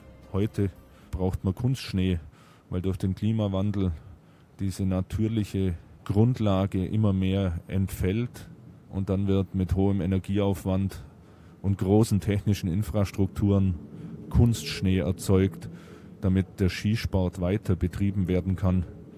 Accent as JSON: {"language": "German", "region": "Bavaria", "country": "Germany", "said": "bei uns in Oberbayern"}